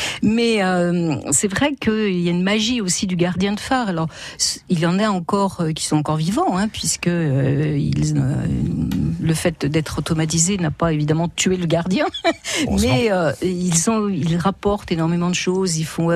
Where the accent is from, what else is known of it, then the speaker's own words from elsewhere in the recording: Paris, Île-de-France, France; je suis parisienne d'origine et a priori, il n'y a pas de phare à Paris.